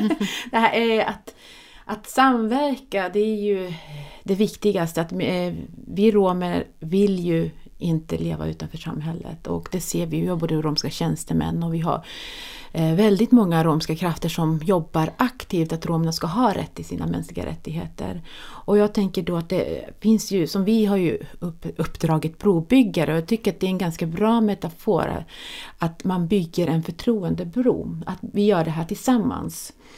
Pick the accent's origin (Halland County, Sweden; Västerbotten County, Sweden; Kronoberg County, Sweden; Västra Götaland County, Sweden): Västerbotten County, Sweden; jag är ju inte invandrare. Jag är född och uppväxt i Västerbotten och har liksom flera generationer. Alltså, vi gjorde en släktforskning och så finns vår generation ända fram till 1600-talet i de regionerna.